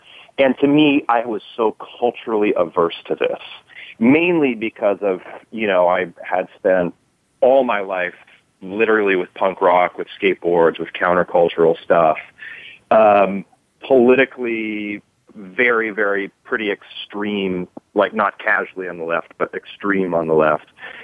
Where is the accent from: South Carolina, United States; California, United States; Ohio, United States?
Ohio, United States; Toledo; I grew up in Ohio. I grew up in Toledo, Ohio, near Detroit